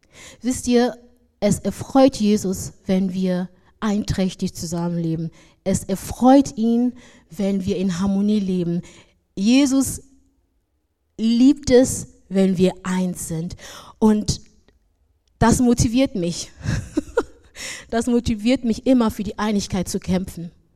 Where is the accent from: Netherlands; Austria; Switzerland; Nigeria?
Nigeria; now in Germany; Ich bin in Nigeria groß geworden